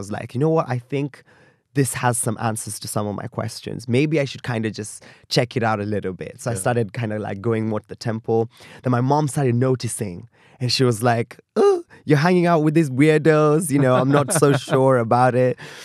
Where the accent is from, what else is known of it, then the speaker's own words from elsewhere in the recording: Kenya; as a Kenyan millennial